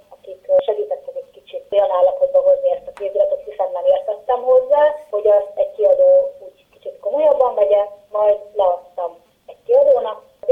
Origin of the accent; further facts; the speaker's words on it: Jász-Nagykun-Szolnok, Hungary; born there; Szolnok megyében születtem